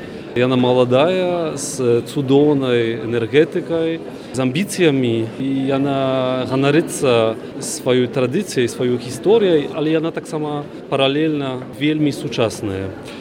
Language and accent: Belarusian; Kraków, Lesser Poland, Poland; І я таксама асабіста узрушаны, таму што рух маладой Польшы, ён нарадзіўся ў маім родным Кракаве.